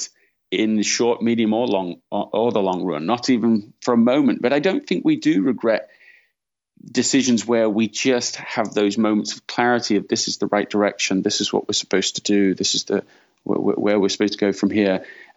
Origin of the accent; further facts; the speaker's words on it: Leeds, Yorkshire and the Humber, United Kingdom; also born or lived in London; now in California, United States; Yeah, I'm from London, England originally, and grew up in Leeds in Yorkshire in the north of England.